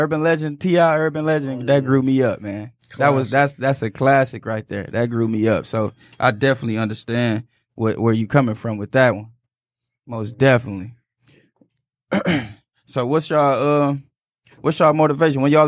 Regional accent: Saginaw, Michigan, United States; It's a lot of, I ain't saying this because I'm from the Sag, but it's a lot of people rapping. But Saginaw definitely be more creative.

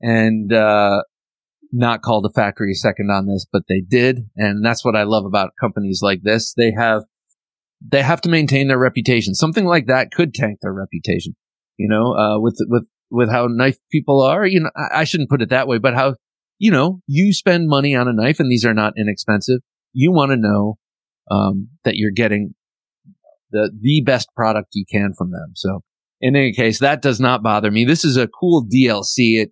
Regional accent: Ohio, United States; moved away; from Shreve, Ohio, my home state, or at least where I came from. I'm not there anymore, but my heart is still in Ohio

